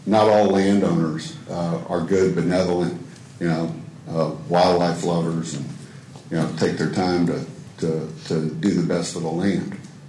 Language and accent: English; Texas, United States; I'm from South Texas. We just love to pick on people from Dallas.